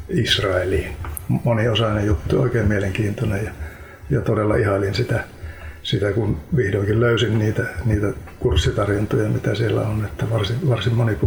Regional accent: Alajärvi, South Ostrobothnia, Finland; moved away as an adult; minä olen tuota lähtöisin Alajärveltä. Siellä kävin koulun ja kun koulu siellä loppui, niin lähdin sitten Otaniemeen opiskelemaan. Ja siitä pitäen on täällä pääkaupungin seudulla asuttu.

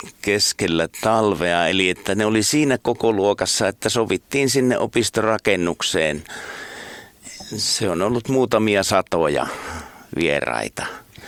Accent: Lievestuore, Central Finland, Finland; Silloin pikkupoikana asuimme Lievestuoreella

